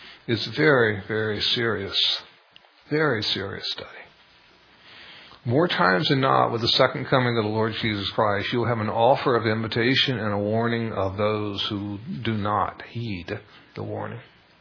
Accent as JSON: {"language": "English", "region": "North Carolina", "country": "United States", "said": "Now, I'm from North Carolina, and I'm one of those few people who I've tried, but I just don't like NASCAR."}